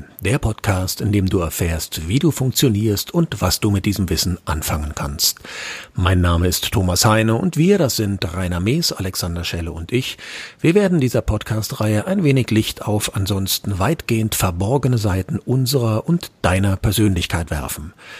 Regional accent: Berlin, Germany; ich komme aus Berlin

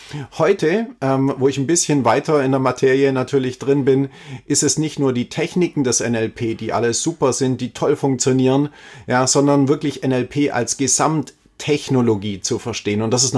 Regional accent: Ulm, Baden-Württemberg, Germany; Also ich komme aus Ulm, ja, ist meine Geburtsstadt

